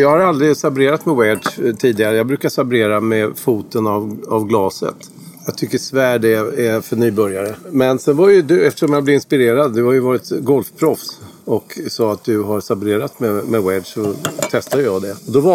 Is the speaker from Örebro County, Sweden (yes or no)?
no; Linköping, Östergötland, Sweden; Där föddes jag 1956, så jag är 61 år nu.